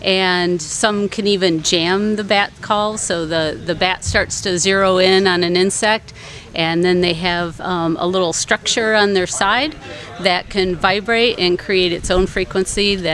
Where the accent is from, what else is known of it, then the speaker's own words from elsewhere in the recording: Heber City, Utah, United States; I'm from Heber City, Utah, and I've been caving about 20 years, and I started caving here in southern Indiana.